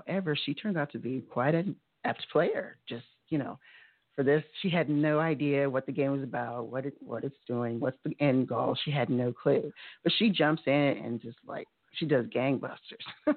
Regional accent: Texas, United States; also born or lived in Louisiana; I grew up in Texas and Louisiana.

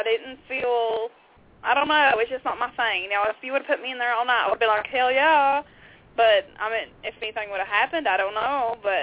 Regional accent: Virginia, United States; Everybody thinks I'm from Alabama or something. I'm like, no. I'm from Southwest Virginia.

